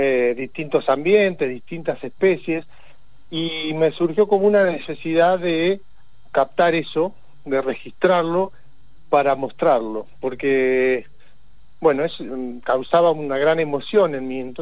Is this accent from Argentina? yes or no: yes; Zapala, Neuquén, Argentina; moved away as an adult; also born or lived in La Plata; yo nací en Zapala, en provincia de Neuquén, claro, que no conoce. Y después del secundario que hice también en Zapala, me fui a estudiar a la ciudad de La Plata.